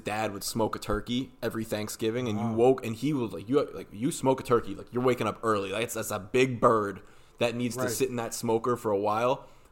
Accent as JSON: {"language": "English", "country": "United States", "said": "I'm like, you know, I'm an American boy."}